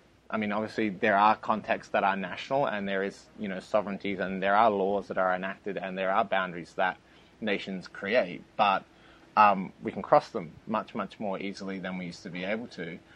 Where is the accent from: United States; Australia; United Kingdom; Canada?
Australia; I'm speaking as the Australian on the team